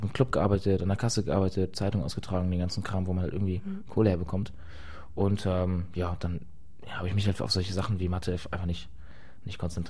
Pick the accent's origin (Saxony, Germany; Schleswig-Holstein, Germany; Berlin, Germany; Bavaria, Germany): Schleswig-Holstein, Germany; Ich bin ja auf dem Dorf groß geworden, also ein bisschen neben Eutin. Eutin war danach irgendwann meine Schulstadt, in der die ich dann danach gezogen bin.